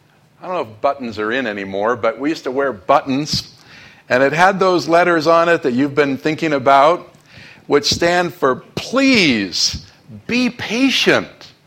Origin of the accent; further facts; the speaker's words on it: Los Angeles, California, United States; You know, I grew up in Los Angeles in the 1960s.